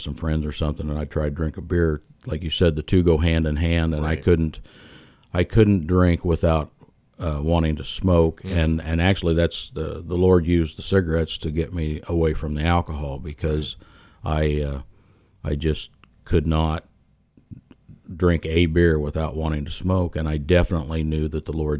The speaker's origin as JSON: {"language": "English", "town": "Oskaloosa", "region": "Iowa", "country": "United States", "tie": "born or raised there", "said": "as you said, and I was born and raised in Oskaloosa. I haven't always lived here"}